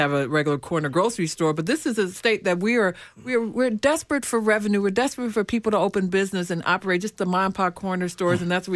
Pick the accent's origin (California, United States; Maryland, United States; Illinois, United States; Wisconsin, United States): Illinois, United States; We're from Illinois. You're trying to tell me we're from Chicago